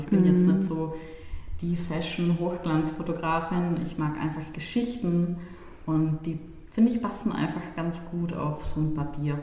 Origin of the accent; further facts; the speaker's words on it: Italy; Ich komme ja auch aus Italien